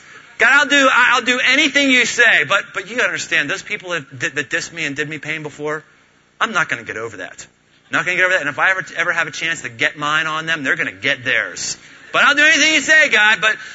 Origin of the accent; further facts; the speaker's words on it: Pittsburgh, Pennsylvania, United States; I know that sounds really awful because I'm from Pittsburgh and I don't have the same passion for the Reds as some of you might.